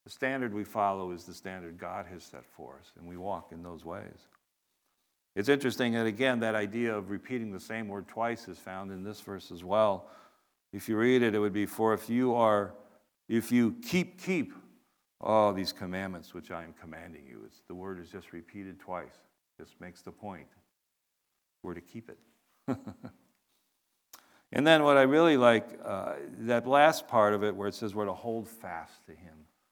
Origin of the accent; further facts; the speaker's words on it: Cleveland, Ohio, United States; now in Syracuse, United States; for me, I'm from Cleveland. They've never won a Super Bowl. So, unfortunately, I haven't remained that loyal to the Cleveland Browns. Living in Syracuse, I've sort of switched my loyalty to the Buffalo Bills